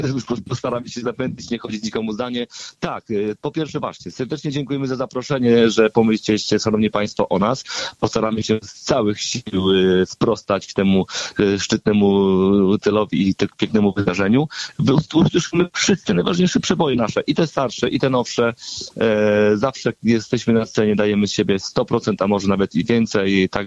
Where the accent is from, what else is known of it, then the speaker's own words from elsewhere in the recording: Zamość, Lublin Voivodeship, Poland; My jesteśmy z Zamościa, także cały ten wschód musimy na górę przyjechać.